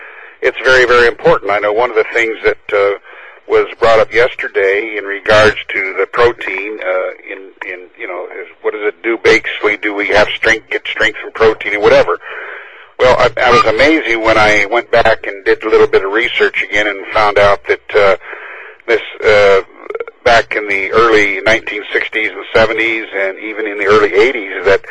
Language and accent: English; Olympia, Washington, United States; from Olympia, and I have 9 points.